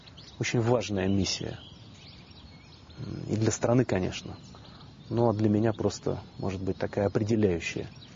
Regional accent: Saint Petersburg, Russia; Я из Ленинграда, и, конечно, для меня ленинградские места были особыми.

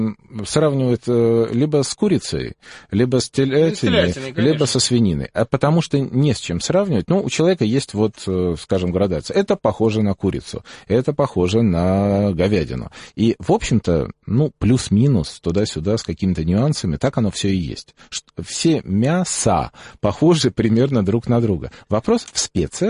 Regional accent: Belarus; Знаете, я вот родился в Белоруссии, вырос там, и мне очень нравится.

